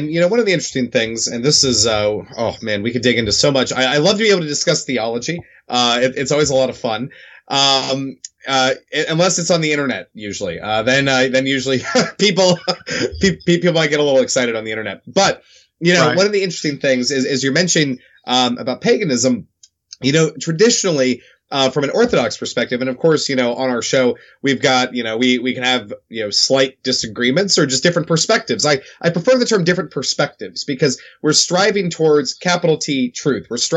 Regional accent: Southern United States, United States; But, you know, as you said, you know, looking, you know, as a Southerner, you know, the Southern people have always been incredibly Christian.

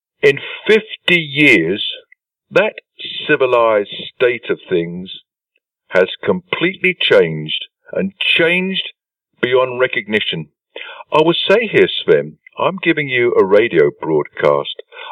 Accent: England, United Kingdom; as an Englishman and as a white man, I have two identities. I'm English hyphen British, but I'm also a white man.

